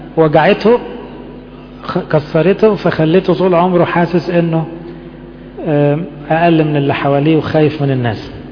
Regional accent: Upper Egypt, Egypt; أنا صعيدي على فكرة

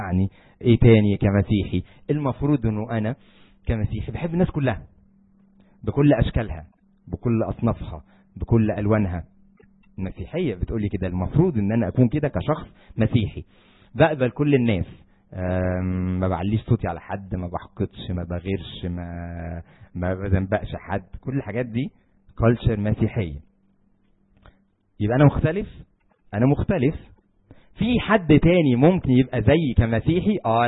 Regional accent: Egypt; بس احنا عندنا في مصر موجوده، يعني عادي عادي جدا

